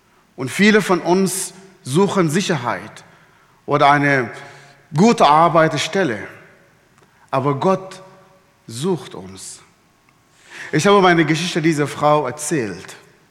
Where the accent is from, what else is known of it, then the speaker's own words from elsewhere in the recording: Sudan; Ich bin im Sudan geboren, aufgewachsen, in einer sehr, sehr extremistischen islamischen Familie.